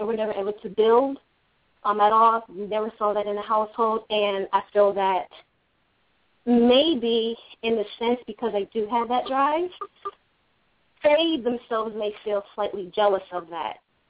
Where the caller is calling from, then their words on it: Maryland, United States; I'm calling from Maryland.